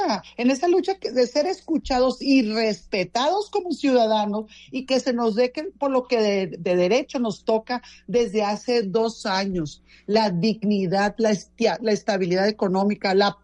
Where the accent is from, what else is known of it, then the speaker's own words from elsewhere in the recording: Sinaloa, Mexico; somos los sinaloenses los que vamos a querer poner esa agenda